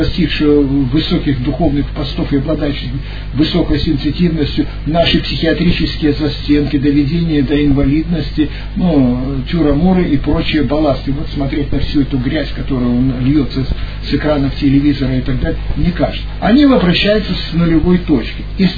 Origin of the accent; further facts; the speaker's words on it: Russia; born there; Вот я, например, я родился в России.